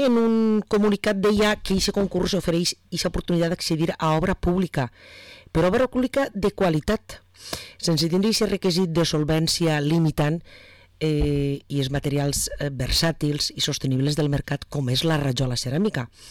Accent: Vila-real, Valencian Community, Spain; vostè ja sap que jo sóc de Vila-real

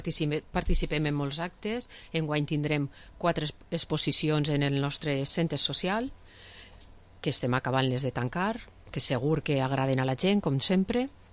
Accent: Valencian Community, Spain; Sí, tots som valencians.

